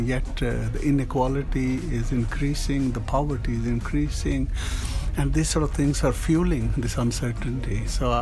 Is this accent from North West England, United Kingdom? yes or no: yes; Manchester, North West England, United Kingdom; I'm Mancunian. Everything I have is actually from Greater Manchester. All my life, almost everything.